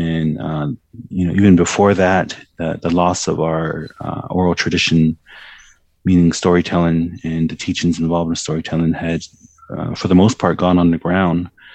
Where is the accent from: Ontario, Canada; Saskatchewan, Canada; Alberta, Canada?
Alberta, Canada; Busby; So cable television really wasn't a factor growing up in Busby.